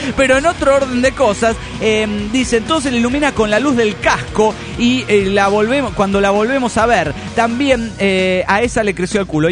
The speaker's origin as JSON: {"language": "Spanish", "town": "La Plata", "region": "Buenos Aires Province", "country": "Argentina", "said": "de La Plata, Argentina."}